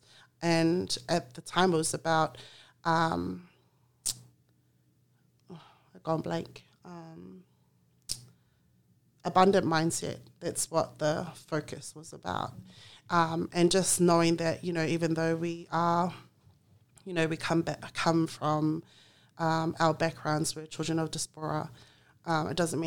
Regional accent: Australia; born and raised in Australia. Dad, Samoan, full-blooded Samoan. Mum also is full-blooded Samoan.

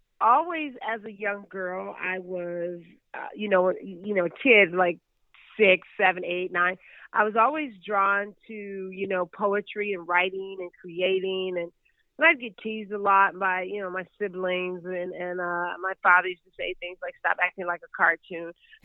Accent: Chicago, Illinois, United States; It was like, I'm from Chicago. I should be on stage with the Goodman.

